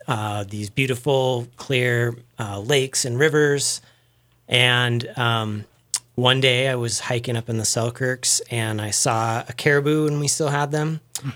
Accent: Idaho, United States; Well, I grew up in North Idaho, and I spent a lot of time in the backcountry

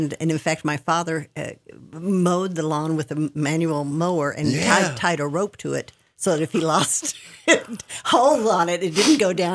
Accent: Welch, West Virginia, United States; The very southern part, Welch. If you look at the map there, it's just over the border, actually, in the mountains.

